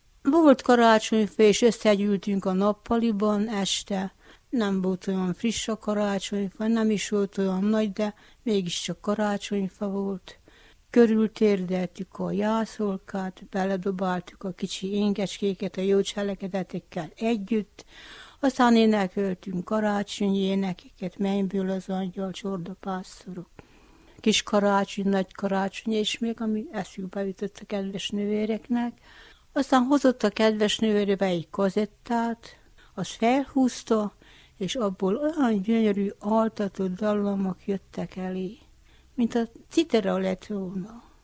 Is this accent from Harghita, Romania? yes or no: yes; Gyergyó, Harghita, Romania; Igen, ott is összegyűltünk a karácsonyfa. Mindig volt, mert az erdőből a bátyáim hoztak mindig friss fenyőt